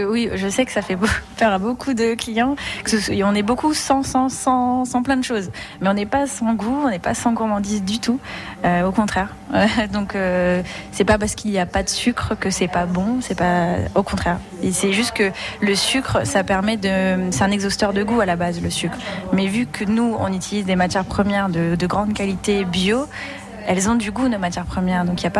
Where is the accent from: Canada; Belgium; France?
France; Beauvais, Hauts-de-France; Non, pas du tout. Je suis de Beauvais à la base.